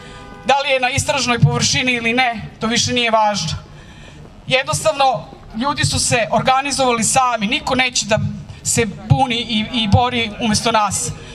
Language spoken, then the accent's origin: Serbian; Velika Kruševica, Šumadija and Western Serbia, Serbia; Ja dolazim iz Leča, iz Velike Kruševice, preciznije tamo živim kod Rekovca i pozdravljam vas u ime svih Levčana.